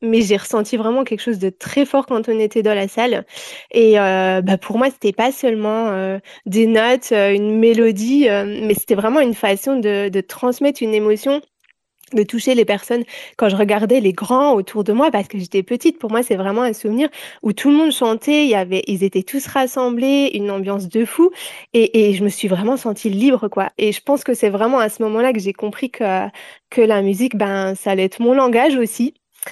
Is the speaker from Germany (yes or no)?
yes; Germany; parce que j'ai grandi en Allemagne, il y avait déjà un spectacle qui était organisé.